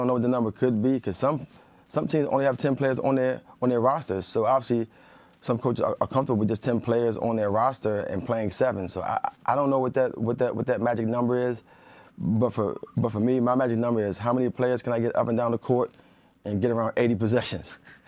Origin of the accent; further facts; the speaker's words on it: Maryland, United States; Listen, I'm a Maryland dude, man. I'm from Maryland.